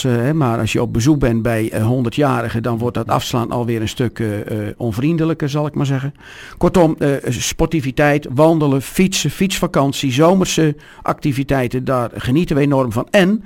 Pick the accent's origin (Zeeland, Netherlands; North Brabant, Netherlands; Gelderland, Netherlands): Zeeland, Netherlands; Krabbendijke; born there; Ik ben in Zeeland geboren. Ik ben in Krabbendijken geboren. Tussen Goes en Bergen op Zoom.